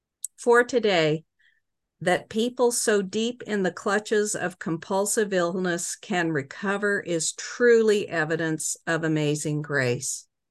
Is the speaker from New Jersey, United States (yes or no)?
no; California, United States; I grew up in California in a bikini on the beach.